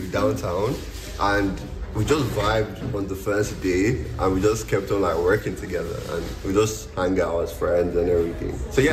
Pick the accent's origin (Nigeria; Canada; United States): Nigeria; also born or lived in Ireland; I grew up in Nigeria.